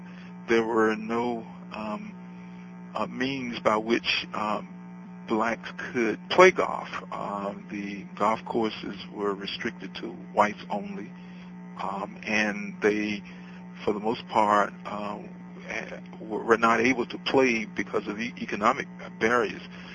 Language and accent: English; Jacksonville, Florida, United States; My first encounter with African American professional golf was as a youth growing up in the Deep South in Jacksonville, Florida.